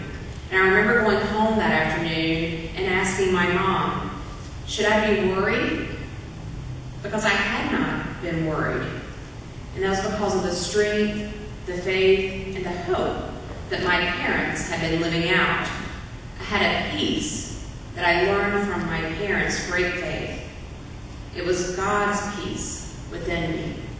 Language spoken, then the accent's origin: English; North Carolina, United States; I grew up in North Carolina, where we had nice, hot, sweaty summers